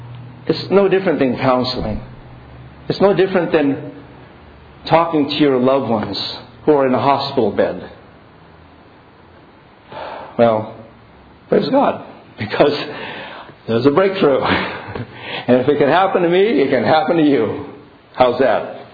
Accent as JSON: {"language": "English", "town": "Monterey", "region": "California", "country": "United States", "tie": "born or raised there", "said": "I came home to my hometown in Monterey and attended the local church, happened to be a Baptist church"}